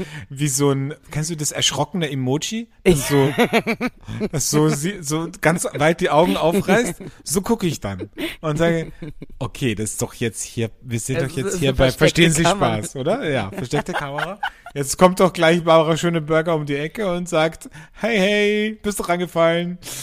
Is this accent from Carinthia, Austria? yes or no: yes; Carinthia, Austria; bei mir in meiner Heimat in Kärnten